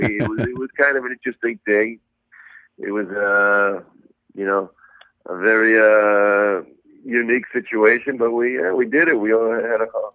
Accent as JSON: {"language": "English", "town": "Madison", "region": "Connecticut", "country": "United States", "tie": "born or raised there", "said": "Yeah. Most of my life, I grew up in Madison, Connecticut."}